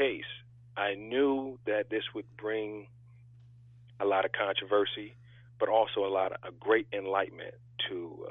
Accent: Buffalo, New York, United States; born there; My father is an African man from Cameroon. I was born in Buffalo, New York.

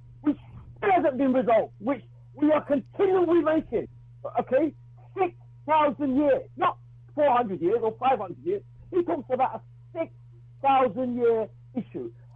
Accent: Jamaica; And remember, we come from Jamaica. So, I'm a person who traveled.

